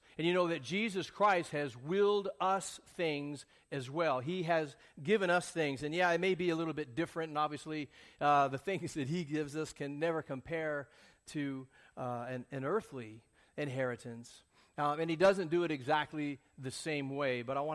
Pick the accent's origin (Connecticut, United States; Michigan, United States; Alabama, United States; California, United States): California, United States; Orange County; I mean, we're from Orange County, and this is like Disneyland East or something.